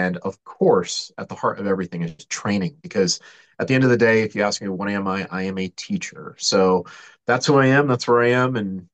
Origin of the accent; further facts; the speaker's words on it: New England, United States; I guess starting from the very beginning, I grew up in New England, had an amazing family life, the youngest of three kids.